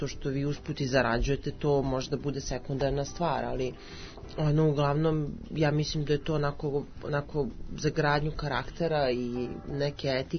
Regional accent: Kotor, Kotor Municipality, Montenegro; i ja sam isto kao mala do dušu u Kotoru na moru, pa tamo dolaze turisti

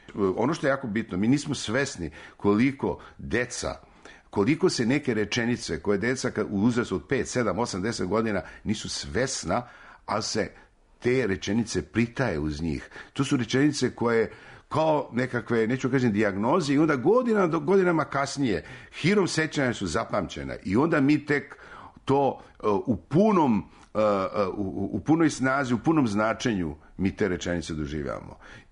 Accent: Belgrade, Serbia; pa je onda tu bio Beograd koji meni, ja sam, to je moj rodni grad

